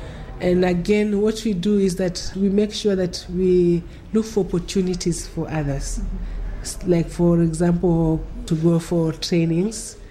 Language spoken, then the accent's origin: English; Kilifi, Kilifi County, Kenya; I come from Kilifi, and I cannot travel to Kilifi.